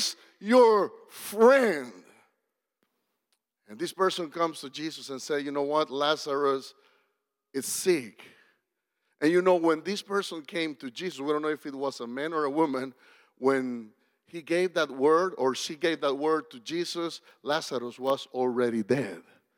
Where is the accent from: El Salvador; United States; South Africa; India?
El Salvador; I was raised in the Assemblies of God in El Salvador, and I grew up with, you know, all the AG people around my life.